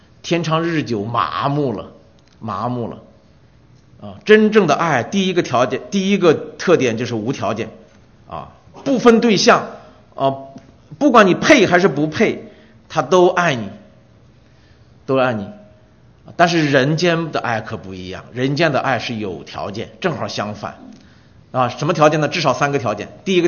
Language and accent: Chinese; China; 我们大陆人年轻，我们年轻人谈恋爱的时候常常写这样的情书